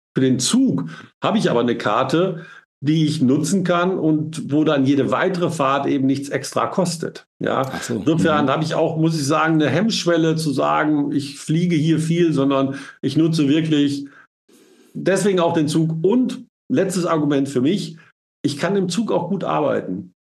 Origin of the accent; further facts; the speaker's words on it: Nordhorn, Lower Saxony, Germany; Und ich selbst komme ja gebürtig aus Nordhorn, auch eine sehr grüne Stadt mit Wasser.